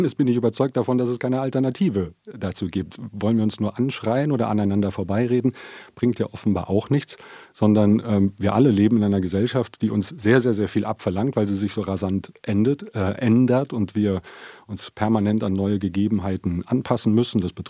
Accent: Biedenkopf, Hesse, Germany; Und vor dieser Herausforderung steht mein Heimatort Biedenkopf.

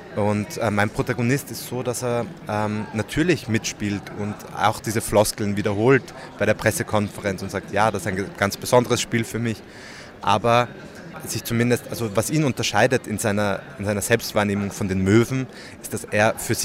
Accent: Austria; Also als Österreicher ist es natürlich schwierig

